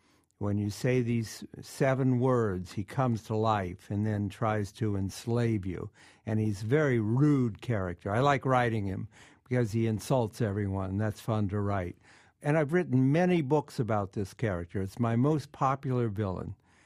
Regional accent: Columbus, Ohio, United States; I grew up in Columbus, Ohio, and I used to ride my bike around the neighborhood

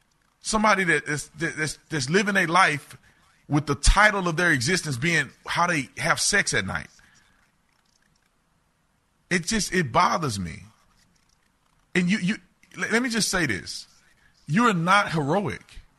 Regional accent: United States; I'm an American. I live in America.

